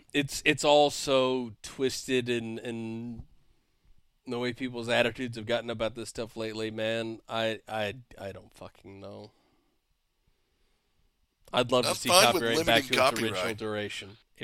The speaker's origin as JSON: {"language": "English", "region": "Kentucky", "country": "United States", "said": "I'm from Kentucky, so when I see UK, the first thing I think is not United Kingdom."}